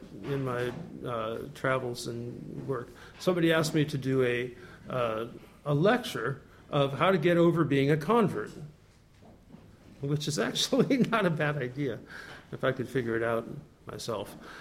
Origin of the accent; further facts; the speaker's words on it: United States; as Americans, growing up in American culture